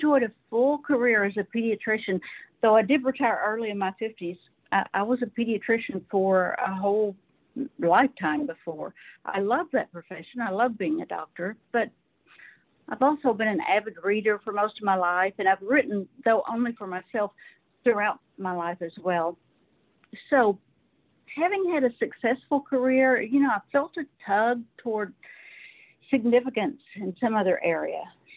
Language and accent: English; the South, United States; I was raised in the South. I'm a Southern girl.